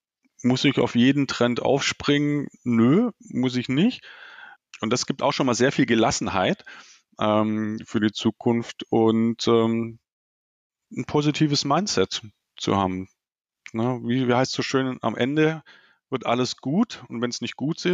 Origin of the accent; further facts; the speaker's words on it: Baden-Württemberg, Germany; born there; als gebürtiger Schwabe